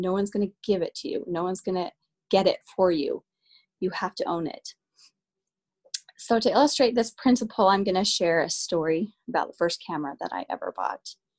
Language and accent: English; Utah, United States; And I grew up in Utah, and the summers in Utah are very hot.